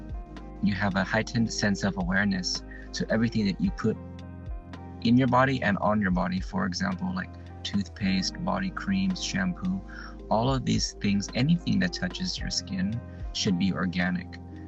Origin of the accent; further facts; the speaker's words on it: United States; I'm just picking on America because I'm American, okay?